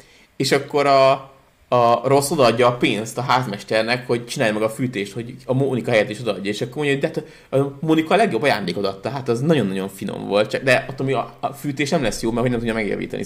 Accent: Hungary; Akkor szerintem akkor az az volt, hogy azt hitték, hogy bunkó magyarok vagyunk is.

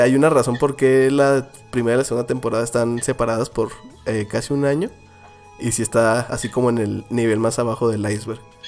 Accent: Oaxaca, Mexico; así que hablo un chorro de Chihuahua, pero realmente soy de Oaxaca

